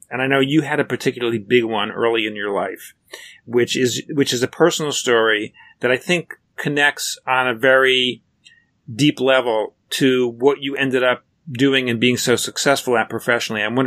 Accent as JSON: {"language": "English", "region": "New York", "country": "United States", "said": "I'm from New York."}